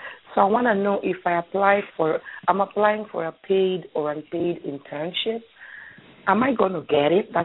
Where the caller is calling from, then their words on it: New Jersey, United States; I'm calling from New Jersey.